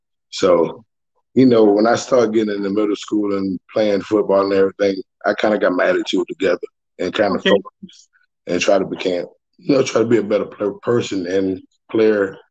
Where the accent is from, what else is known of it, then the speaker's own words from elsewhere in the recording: Bowman, South Carolina, United States; Born and raised in Bowman. My mother, she's from Atlanta. They actually moved back. They moved to South Carolina back in the early 80s, like 81 or so.